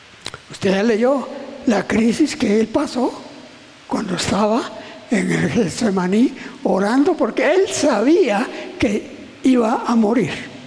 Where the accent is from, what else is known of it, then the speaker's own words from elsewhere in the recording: San Marcos, Guatemala; y San Marcos, la cabecera departamental, no tenía ni iglesia, solo había una familia.